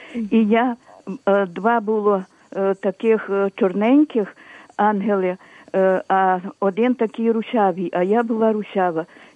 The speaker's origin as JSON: {"language": "Ukrainian", "region": "Ternopil Oblast", "country": "Ukraine", "said": "бо я з Тернопільщини, розумієте? Так, так. А то ми дуже всі такі віруючі люди. Галичина, то вона особливо."}